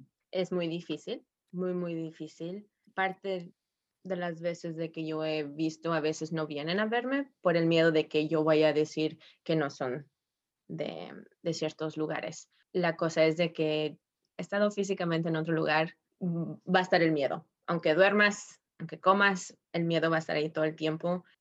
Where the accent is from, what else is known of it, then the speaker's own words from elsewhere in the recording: Texas, United States; born there; mis papás son de la Ciudad de México, yo soy nacida en Texas.